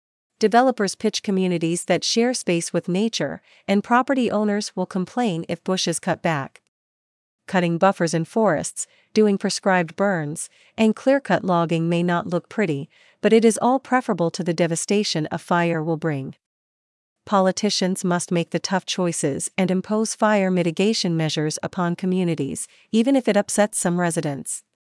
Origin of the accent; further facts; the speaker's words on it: Banff, Alberta, Canada; I grew up in the town of Banff and can't imagine watching my hometown go up in flames.